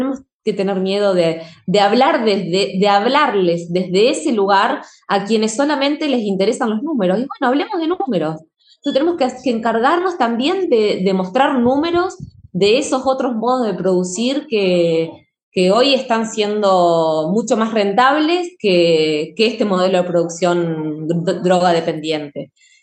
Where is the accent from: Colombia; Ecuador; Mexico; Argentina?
Argentina; no nosotros digo como argentinos, tenemos una ley de orgánicos